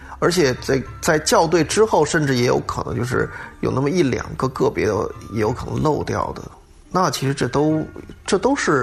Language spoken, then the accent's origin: Chinese; Hong Kong; 我记得以前我小时候在那个香港的时候